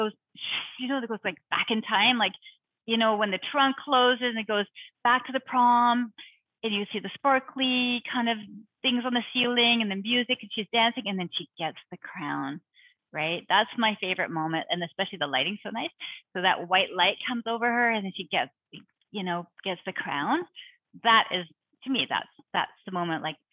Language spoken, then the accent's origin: English; Toronto, Ontario, Canada; Oh, I think we're both from Toronto.